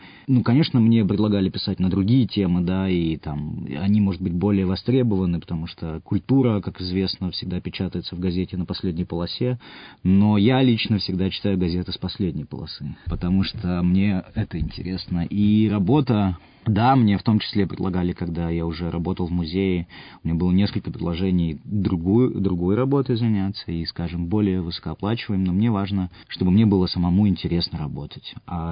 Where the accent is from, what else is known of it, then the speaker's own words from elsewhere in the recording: Irkutsk, Irkutsk Oblast, Russia; большая часть моей жизни, конечно, связана с Иркутском, который я люблю, который я считаю своей родиной, безусловно, это мой родной город. Я отсюда пока не хочу уезжать.